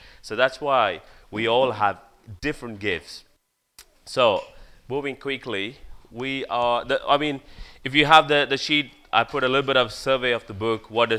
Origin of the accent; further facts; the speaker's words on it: India; You know, growing up in India, you have all sort of religion.